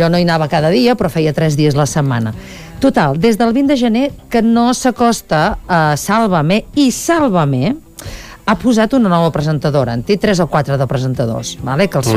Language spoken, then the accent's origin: Catalan; Catalonia, Spain; soc de la Garrotxa